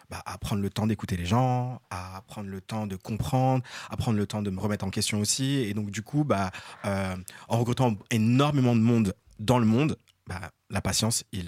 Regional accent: Republic of the Congo; je suis Capricorne, je suis Congolais.

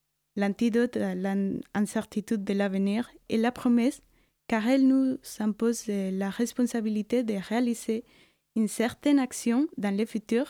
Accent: Colombia; moved away; Et au moment où j'ai quitté la Colombie, j'ai fait une promesse à ma grand-mère. Bientôt, je serai chez toi pour manger avec toi.

